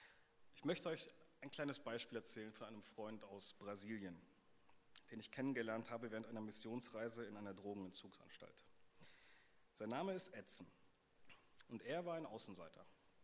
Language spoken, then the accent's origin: German; Baden-Württemberg, Germany; Als Schwabe kann ich damit nichts anfangen